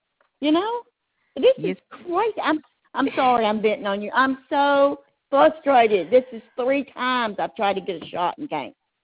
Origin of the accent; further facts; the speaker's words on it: Texas, United States; I might have to go back to my home state of Texas and get me a shot at my daughter's nursing home.